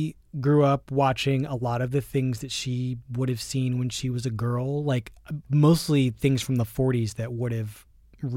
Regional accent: Philadelphia, Pennsylvania, United States; I grew up poor in Philadelphia. My parents didn't have a lot of money. My parents were divorced. My mom raised me by herself.

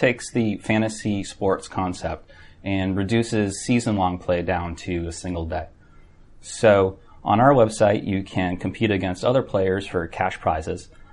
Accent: Boston, Massachusetts, United States; So I was born and raised in Boston.

